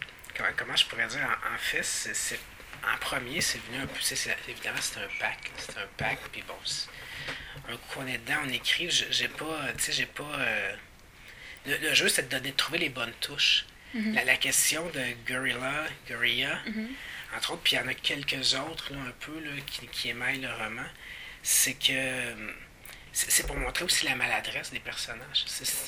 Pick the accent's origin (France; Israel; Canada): Canada; Quebec; Même moi, en tant que Québécois, si je me coupe, je vais pas dire « Ah merde, je saigne ».